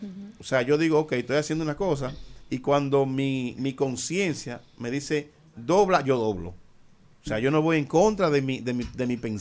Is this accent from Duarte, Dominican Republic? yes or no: yes; Hostos, Duarte, Dominican Republic; also born or lived in Pimentel; ahí me crié, nací en Pimentel. Y me crié en Hosto